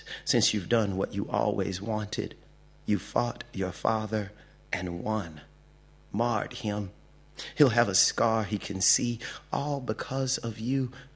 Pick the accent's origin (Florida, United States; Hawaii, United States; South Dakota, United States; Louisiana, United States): Louisiana, United States; now in Atlanta, United States; It's a word that's only predominantly, I should say, used in the American South where I'm from. I'm originally from Louisiana and I live in Atlanta, Georgia.